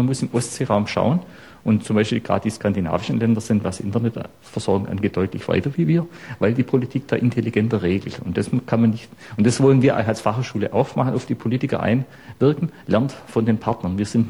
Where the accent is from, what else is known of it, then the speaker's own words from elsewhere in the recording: Baden-Württemberg, Germany; now in Mecklenburg-Vorpommern, Germany; Und ich fühle mich hier als Schwabe sehr wohl in Mecklenburg-Vorpommern.